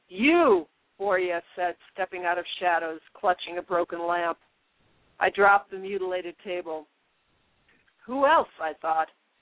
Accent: Chicago, Illinois, United States; Yeah, I grew up in Rogers Park, which is like in Chicago. It was like a working class neighborhood, but it was a lot of Catholic families

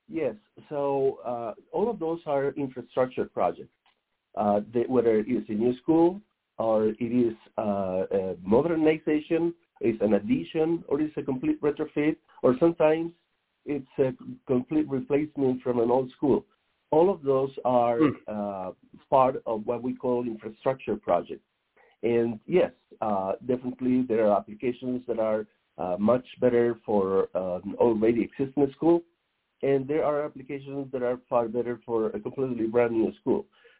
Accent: Lehi, Utah, United States; Well, I am broadcasting today from my hometown in Lehigh, a small rural city in Utah.

